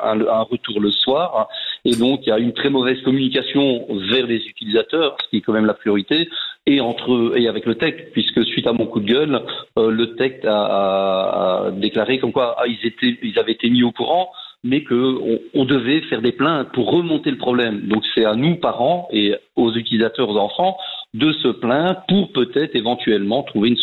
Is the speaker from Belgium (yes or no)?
yes; Thuin, Wallonia, Belgium; Déjà, je suis pas de l'Aube, je suis de Thouin, même si c'est à côté